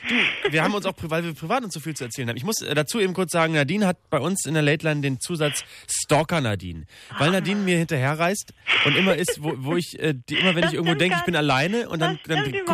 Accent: Bremen, Germany; Wir kommen aus derselben Ecke eigentlich. Du kommst aus Hamburg, ich komme aus Bremen.

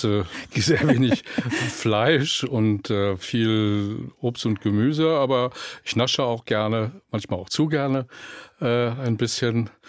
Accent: North Rhine-Westphalia, Germany; ich fühle mich aus dem Ruhrgebiet kommen, das ist meine Heimat

